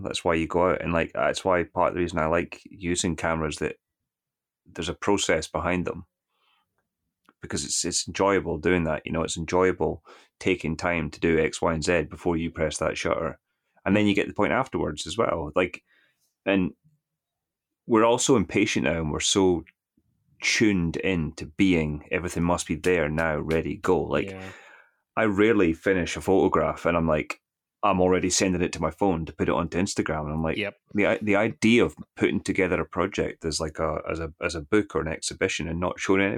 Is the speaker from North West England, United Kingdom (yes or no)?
no; Scotland, United Kingdom; I'm a Scottish alcoholic.